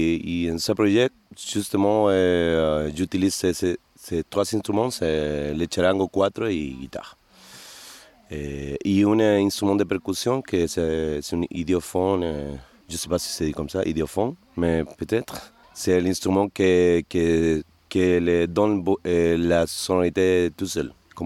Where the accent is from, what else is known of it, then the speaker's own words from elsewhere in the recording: Chile; je viens du Chili